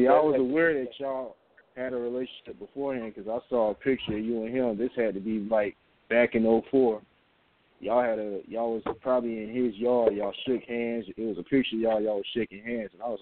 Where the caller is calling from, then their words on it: Georgia, United States; I'm calling from Georgia, really.